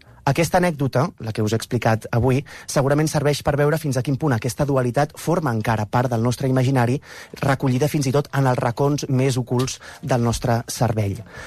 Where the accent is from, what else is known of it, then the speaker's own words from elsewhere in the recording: Tarragona, Catalonia, Spain; si he d'explicar que soc de Tarragona, perquè Tarragona és una ciutat que està en un nord de Barcelona